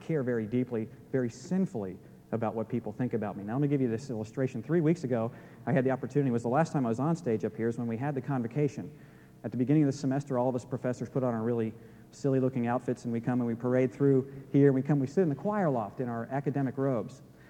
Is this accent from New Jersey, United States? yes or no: yes; New Jersey, United States; born there; The truth of the matter, I was born in New Jersey. I admit it. I have Yankee blood in me.